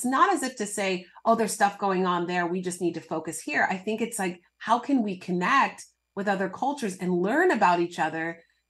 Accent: United States; So I really started to see my own privilege growing up in the United States and not experiencing an 11-year civil war

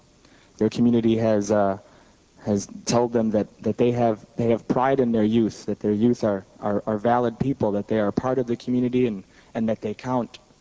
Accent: Chicago, Illinois, United States; I am Ojibwe and Assiniboine, and I was born and raised in Chicago.

